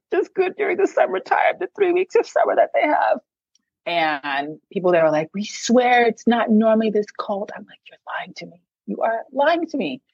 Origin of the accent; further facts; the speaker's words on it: Phoenix, Arizona, United States; So I have to specifically say Phoenix because not all of Arizona is hot. So I grew up in Phoenix.